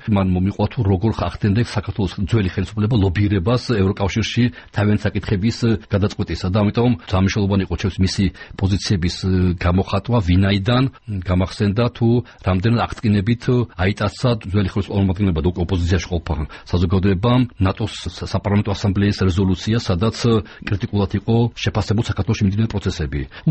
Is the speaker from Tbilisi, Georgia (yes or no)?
yes; Tbilisi, Georgia; თბილისში გავიზარდე, მეთემე სკოლა დავამთავრებელ ფილარმონიასთან, ყველაფერი იყო გარშემო.